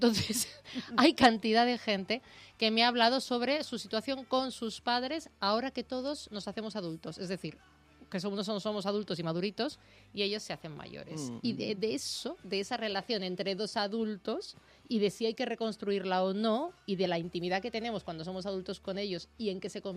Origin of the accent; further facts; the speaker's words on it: Madrid, Community of Madrid, Spain; also born or lived in Barcelona; Bueno, es que estoy criada en Madrid. Madrid, soy la única barcelonesa de mi familia. Tengo familia, pero lejana en Barcelona.